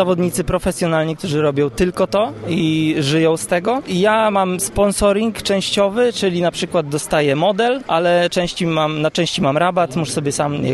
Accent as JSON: {"language": "Polish", "town": "Bolesławiec", "region": "Lower Silesian Voivodeship", "country": "Poland", "said": "niedaleko Bolesławca, skąd pochodzę"}